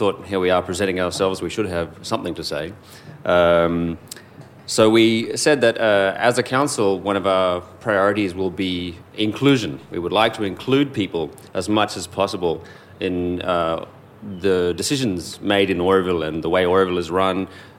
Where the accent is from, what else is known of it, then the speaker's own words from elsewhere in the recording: Australia; I'm from Australia. G'day, how you going?